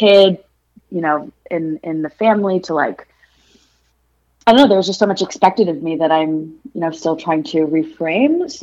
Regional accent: Houston, Texas, United States; born there; So I was born in Houston, but I was literally in my mom's belly on the way here from India.

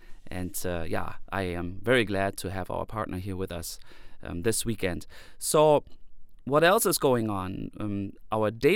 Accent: Germany; Well, people know I'm from Germany

